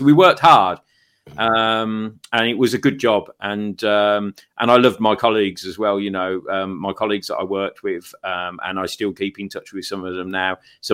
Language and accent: English; Solihull, West Midlands, United Kingdom; And I grew up in the Midlands, I grew up in Solihull